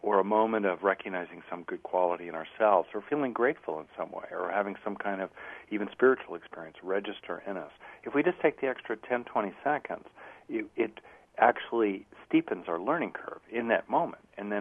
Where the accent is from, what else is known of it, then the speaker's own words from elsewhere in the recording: California, United States; You know, I'm from California, basically, mo beta.